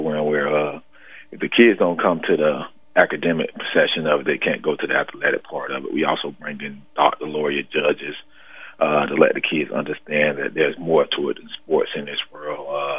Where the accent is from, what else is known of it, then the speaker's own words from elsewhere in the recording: Delray Beach, Florida, United States; Well, my task, I grew up in Delray Beach all of my life from elementary school, but I attended this elementary school in Boca.